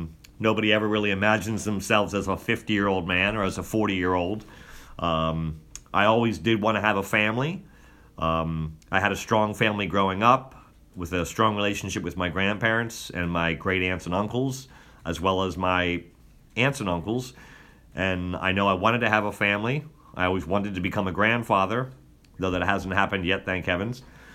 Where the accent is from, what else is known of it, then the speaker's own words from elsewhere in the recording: York, Pennsylvania, United States; I grew up in the city and then around the city of York, Pennsylvania, moving 5 or 6 times in that area before I graduated from high school.